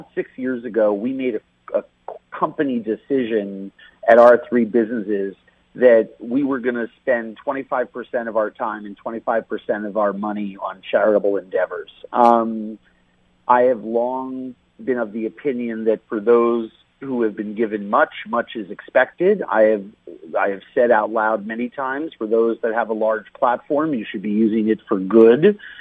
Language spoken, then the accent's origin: English; Minnesota, United States; And I think Minnesotans, if I'm cooking in my hometown for my home, you know, people, should be eating the food that I want to serve.